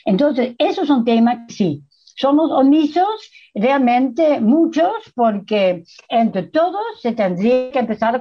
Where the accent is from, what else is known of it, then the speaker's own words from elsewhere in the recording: Netherlands; Spanish is a second language; Yo soy holandesa, todavía lo soy.